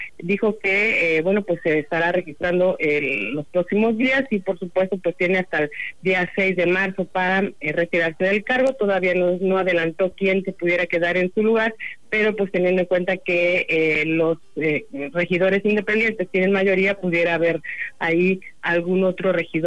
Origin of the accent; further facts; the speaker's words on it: Mexico; el amor a los símbolos patrios que, bueno, pues nos representan como mexicanos